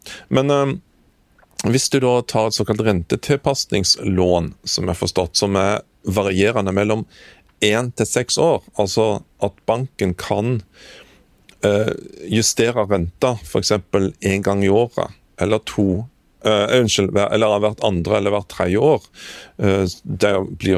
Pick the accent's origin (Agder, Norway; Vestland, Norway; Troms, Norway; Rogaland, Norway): Rogaland, Norway; Kvassheim; på min mor og fars gård hjemme på Kvassheim på Jæren.